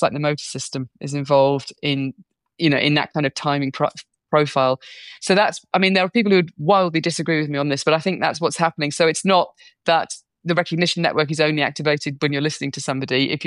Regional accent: the north of England, United Kingdom; now in London, United Kingdom; So I come from the north of England. And when I go back to the north of England, my accent changes completely

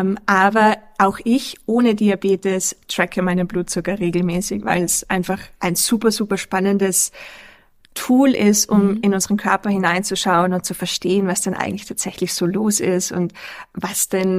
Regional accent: Austria; accent: Austrian; weil ich in Österreich, auch unschwer wahrscheinlich an meinem Dialekt zu erkennen, Ernährungswissenschaften studiert habe

